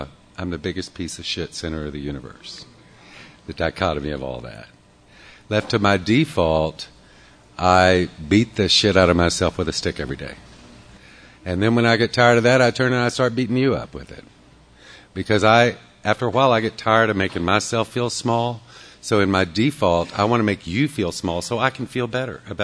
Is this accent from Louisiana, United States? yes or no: yes; Shreveport, Louisiana, United States; So I grew up, as soon as I started getting a consciousness, I grew up over in Shreveport, which was a big mistake.